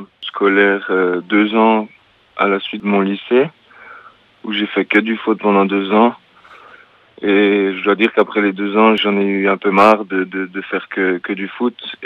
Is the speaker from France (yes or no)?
no; Jura, Switzerland; On m'entend 2 secondes parler, on sait que je suis jurassien.